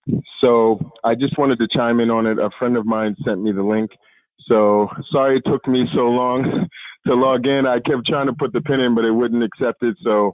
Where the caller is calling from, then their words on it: New York, United States; I am calling from New York.